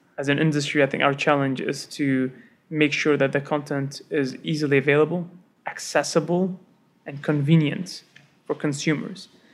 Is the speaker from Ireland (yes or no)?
no; New Zealand; But I grew up in New Zealand. I'm a Kiwi.